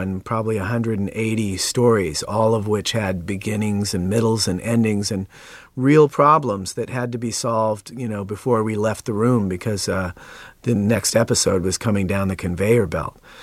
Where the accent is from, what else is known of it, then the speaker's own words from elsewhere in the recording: Oregon, United States; Up in, yeah, I grew up in Oregon